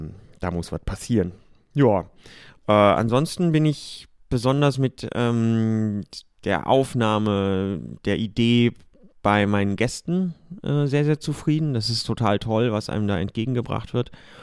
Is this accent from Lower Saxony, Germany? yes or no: yes; Hameln, Lower Saxony, Germany; born there; now in Berlin, Germany; Ich bin 1979 in Hameln geboren und seit einigen Jahren in Berlin.